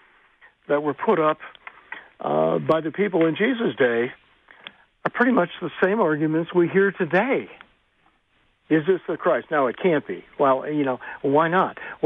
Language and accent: English; Prescott, Arizona, United States; also born or lived in Mechanicsville, Maryland / St. Louis / San Diego / Seattle; My initial answer would be, Prescott, Arizona. Okay, and that would be a correct answer. But I could also answer Mechanicsville, Maryland, St. Louis, San Diego, Seattle, all my tours in the Navy.